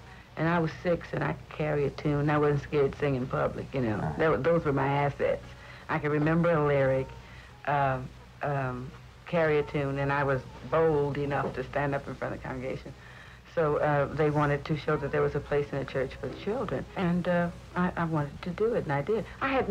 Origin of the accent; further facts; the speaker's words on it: Detroit, Michigan, United States; Well, I was in Detroit. I'm from Detroit. And I was singing with a church.